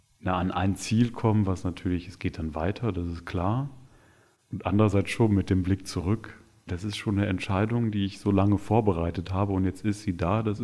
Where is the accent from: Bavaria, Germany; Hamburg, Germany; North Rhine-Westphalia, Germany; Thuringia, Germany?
North Rhine-Westphalia, Germany; Ich komme ja aus dem Münsterland und bin dann erstmal schon katholisch sozialisiert.